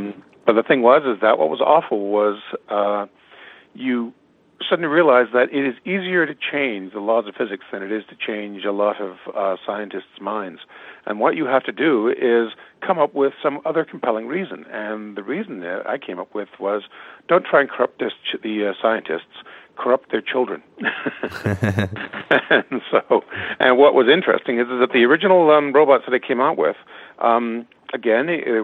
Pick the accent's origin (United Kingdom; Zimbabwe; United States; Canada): Canada; And so as a Canadian scientist working for the Americans, I basically decided, you know, to branch out from academia.